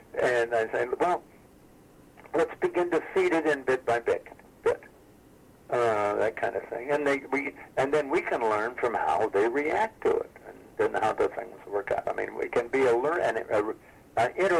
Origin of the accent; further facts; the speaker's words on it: Nebraska, United States; I'm from Nebraska.